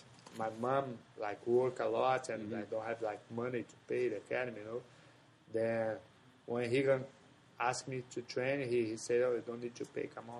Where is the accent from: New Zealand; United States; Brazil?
Brazil; Barra da Tijuca, Rio de Janeiro; Yeah, it's like I grew up in Barra da Tijuca